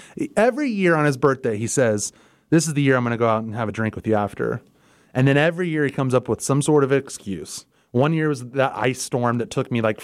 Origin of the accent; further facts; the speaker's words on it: Wichita, Kansas, United States; Well, we're all from Wichita.